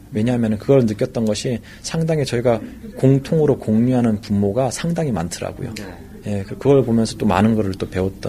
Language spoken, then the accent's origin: Korean; North Korea; 제가 북한에서 왔기 때문에